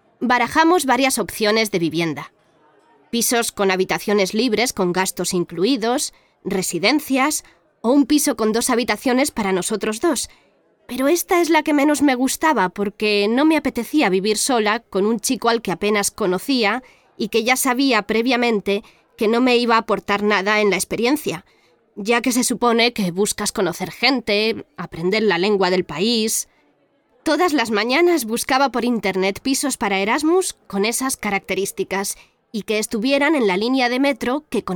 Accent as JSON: {"language": "Spanish", "region": "Galicia", "country": "Spain", "said": "ya sabes cómo somos los gallegos, bajamos en coche hasta Lisboa para verlos."}